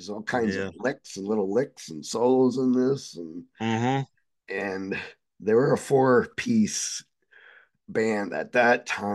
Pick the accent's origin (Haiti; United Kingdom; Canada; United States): Canada; And the guy comes over to the microphone because Eric told him that I was from Canada and stuff.